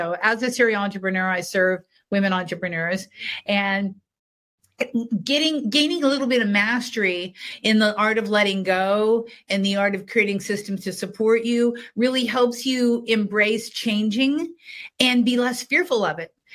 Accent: Ohio, United States; my husband is from California. I'm from Ohio.

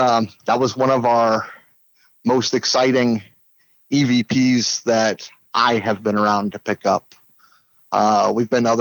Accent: Alton, Illinois, United States; We used to work in Alton, Illinois. That was my hometown.

